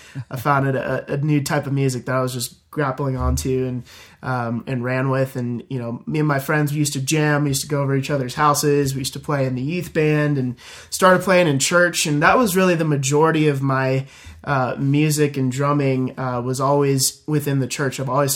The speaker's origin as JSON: {"language": "English", "town": "Chesapeake", "region": "Virginia", "country": "United States", "said": "I was adopted from birth in Chesapeake, Virginia. So I'm from the East Coast. Shout out VA for sure."}